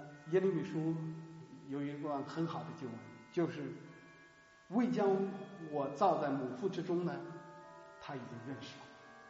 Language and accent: Chinese; China; 我中国人，一点关系也没有